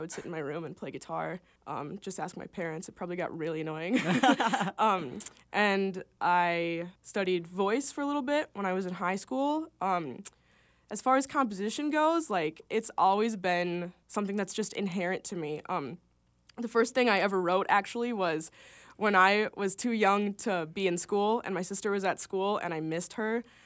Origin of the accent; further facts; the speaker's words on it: Savage, Minnesota, United States; now in Fargo-Moorhead, United States; So I am originally from Savage, Minnesota, which is a suburb in the South Metro, about 30 minutes away from the Twin Cities.